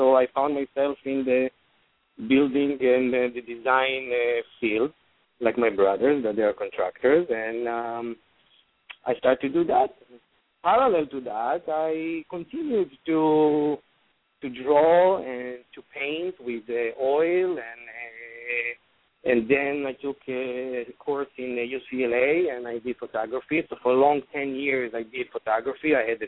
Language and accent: English; Lod, Central District, Israel; English is a second language; I grew up in the Ma'abara of city of Lod. You know, where you land in Israel, they're telling you welcome to Tel Aviv, but you're actually welcome to Lod, into the airport. And this is where I grew up.